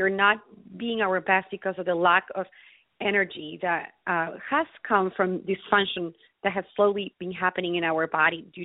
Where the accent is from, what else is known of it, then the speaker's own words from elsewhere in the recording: Ecuador; now in United States; my background originally, I come from Ecuador, South America. So I've been here in the United States for the last 17 years.